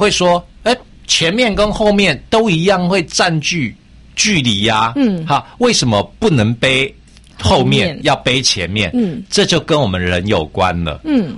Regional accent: Taiwan; 就是说有一些啊我们台湾人呢很习惯的事情

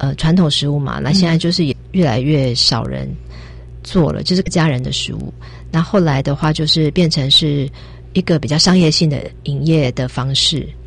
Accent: Taiwan; 也就是我们台湾人来说的话比较适口的一个味道

